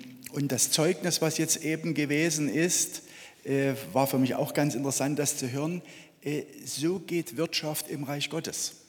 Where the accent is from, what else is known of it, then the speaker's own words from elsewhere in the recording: Lichtenau, Saxony, Germany; Ich komme aus der Nähe von Chemnitz in Lichtenau